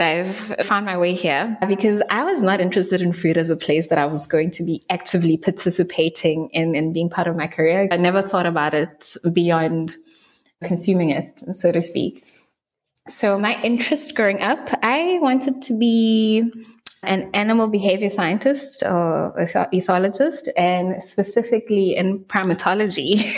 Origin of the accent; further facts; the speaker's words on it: Pretoria, Gauteng, South Africa; now in Western Cape, South Africa; I had to relocate to the Western Cape. I didn't mention that I'm originally from Gauteng, Pretoria.